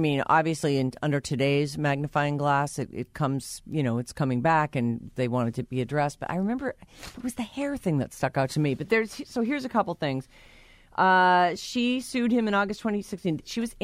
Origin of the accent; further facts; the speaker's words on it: United States; But I'm definitely proud, very proud to be a part of Team USA and being American and to be representing for everyone back home.